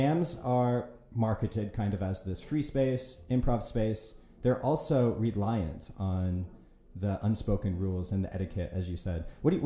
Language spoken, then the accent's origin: English; Seattle, Washington, United States; now in Prague, Czechia; I came from Seattle, and Seattle is maybe known for a lot of grunge music